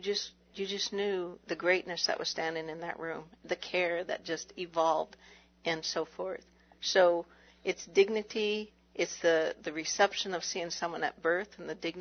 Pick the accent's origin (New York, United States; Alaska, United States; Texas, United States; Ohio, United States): Alaska, United States; I was born and raised in Alaska